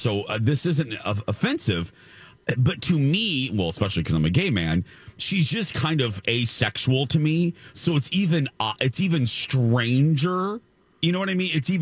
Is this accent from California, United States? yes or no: no; Michigan City, Indiana, United States; We had a couple of these in my hometown in Michigan City.